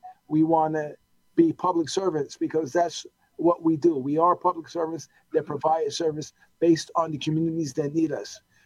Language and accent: English; New York City, New York, United States; So I grew up in New York, Lower East Side, Manhattan. I grew up during the 1980s, the crack epidemic.